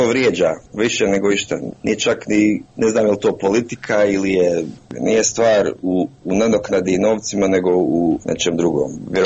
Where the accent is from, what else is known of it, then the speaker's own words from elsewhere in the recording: Sarajevo, Federation of Bosnia and Herzegovina, Bosnia & Herzegovina; moved away; Ja sam iz Sarajeva otišao prije 20 godina, sad će u septembru biti 20 godina